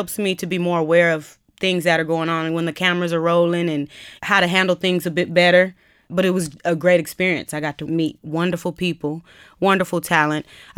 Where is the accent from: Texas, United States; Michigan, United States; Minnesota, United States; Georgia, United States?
Texas, United States; Corpus Christi; Yeah, a lot of … a lot of the old classics I did.